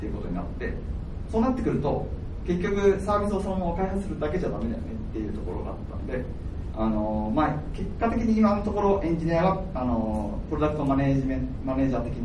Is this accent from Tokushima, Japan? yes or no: no; Kyoto, Japan; 自分は京都出身で、公立函館未来大学っていうところの大学卒業しまして